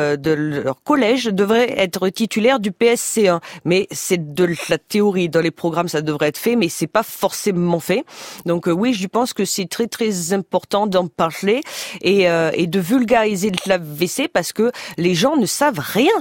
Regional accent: Bordeaux, Nouvelle-Aquitaine, France; born there; les gens pensent ça, mais non, pas du tout. Je suis née à Bordeaux.

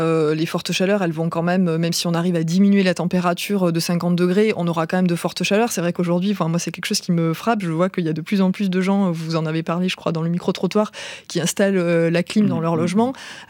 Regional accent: Montpellier, Occitanie, France; Moi aussi, je suis originaire de Montpellier.

